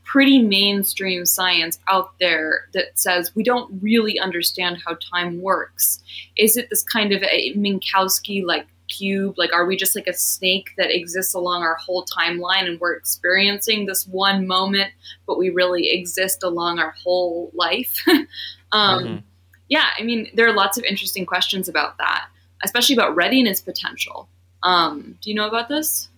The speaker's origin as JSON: {"language": "English", "region": "New York", "country": "United States", "tie": "born or raised there", "said": "I mean, I grew up in the Hudson Valley."}